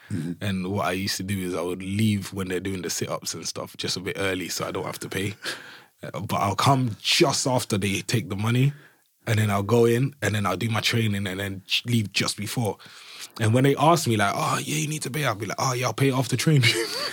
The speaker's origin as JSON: {"language": "English", "town": "Brixton", "region": "London", "country": "United Kingdom", "tie": "born or raised there", "said": "I grew up in Brixton, South London."}